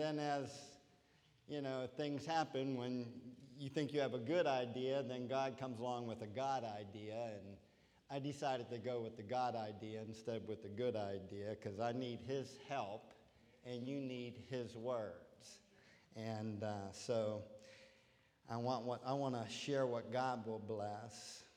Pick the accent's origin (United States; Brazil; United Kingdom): United States; Pittsburgh, Pennsylvania; he sang with a Pittsburgh accent. And I'm from Pittsburgh, and that's my homeboy, so I really appreciate that.